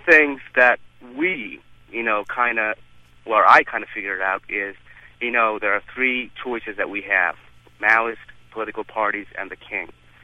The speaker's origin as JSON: {"language": "English", "country": "Nepal", "second_language": "English", "lives_now": "Cambridge, United States", "said": "I'm from Nepal"}